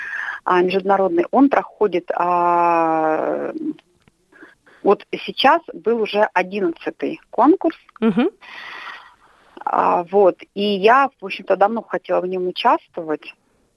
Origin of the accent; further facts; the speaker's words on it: Ural, Russia; Но потом они возвращаются обратно на Урал. Вообще мы с Урала, так скажем. Вот. И потом уже жизнь уже продолжается здесь, на Урале.